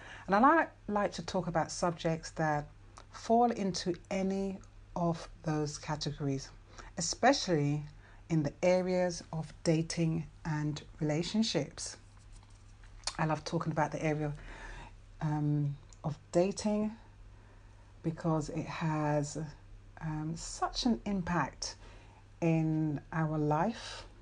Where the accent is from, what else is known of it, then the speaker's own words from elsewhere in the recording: London, United Kingdom; As you can probably hear, I'm from London. I'm in England.